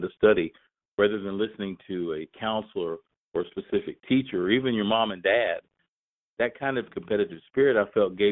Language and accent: English; Texas, United States; And so I was raised in Texas, in and around Central Texas, as an only child, actually.